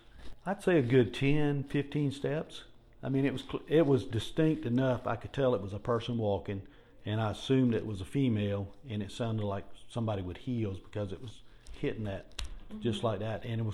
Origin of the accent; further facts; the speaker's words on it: United States; I was born and raised in Berkeley County.